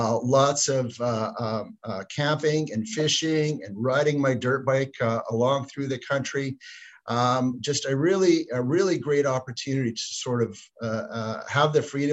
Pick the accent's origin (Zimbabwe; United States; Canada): Canada; Alberta; now in Vancouver, Canada; Where I grew up in Alberta, right in the foothills of the Rocky Mountains there, I had great views of mountains, and many of them have snow on them year round. Now that I live out here in the lower mainland of British Columbia and in the Vancouver area